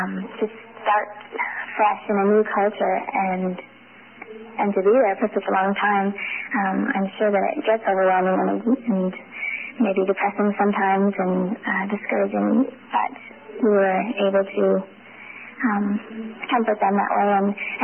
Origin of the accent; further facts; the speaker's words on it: Whitby, Ontario, Canada; I'm from Whitby, Ontario